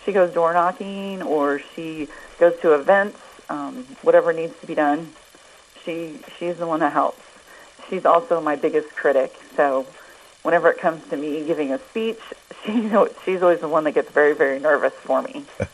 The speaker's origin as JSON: {"language": "English", "region": "Iowa", "country": "United States", "tie": "born or raised there", "said": "Well, I am from Iowa, so I grew up by Ames. I went to high school at Nevada."}